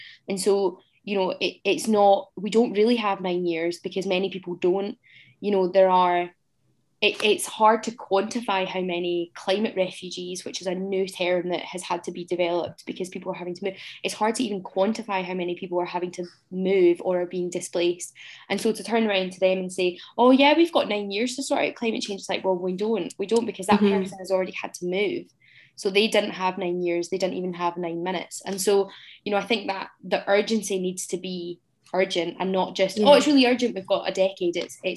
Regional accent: Glasgow, Scotland, United Kingdom; And like, I'm from Glasgow, so please no more rain.

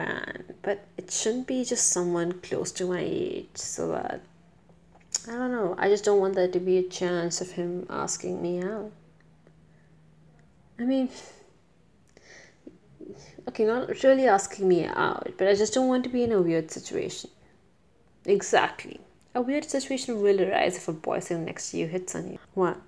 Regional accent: India; English is a second language; And I think my accent is enough of an indicator that I'm an Indian.

